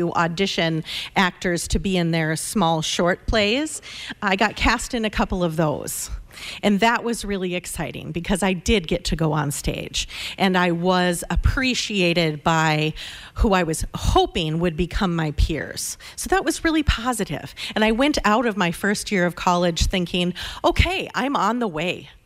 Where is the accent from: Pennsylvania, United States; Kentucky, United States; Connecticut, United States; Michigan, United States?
Michigan, United States; Grand Rapids; growing up in the Grand Rapids Players.